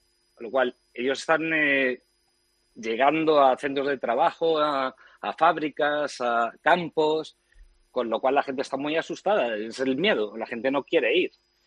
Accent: Madrid, Community of Madrid, Spain; now in New York, United States; De Carabanchel.

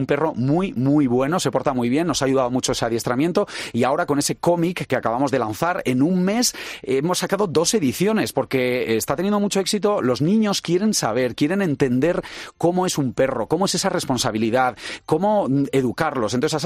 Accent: San Sebastián, Basque Country, Spain; nosotros somos de San Sebastián

